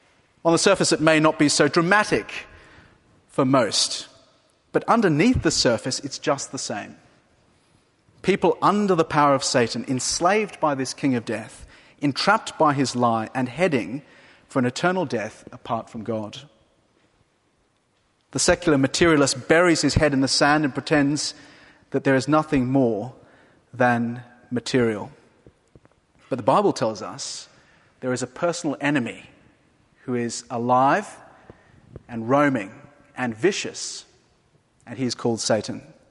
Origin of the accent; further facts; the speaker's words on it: Australia; As an Australian